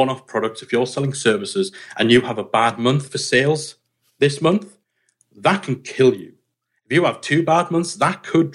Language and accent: English; United Kingdom; You know, we're British. It's almost impolite to chase money.